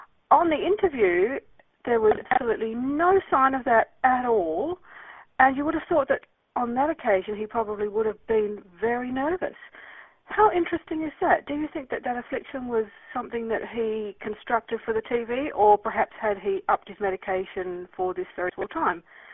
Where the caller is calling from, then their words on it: Perth, Western Australia, Australia; I'm from Perth.